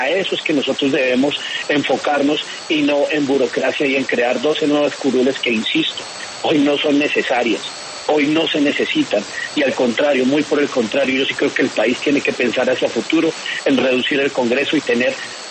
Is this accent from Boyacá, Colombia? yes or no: yes; Aquitania, Boyacá, Colombia; yo vengo de Aquitania, Boyacá, yo nací en Aquitania, Boyacá